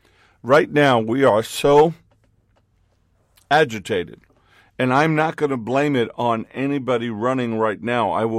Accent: New York, United States; now in Orlando, United States; I grew up in New York City. I grew up during a time that there was a lot of crime and a lot of violence.

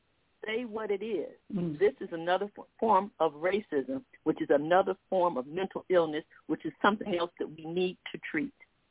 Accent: Detroit, Michigan, United States; Living in, growing up in Detroit, these things come very, very close to home.

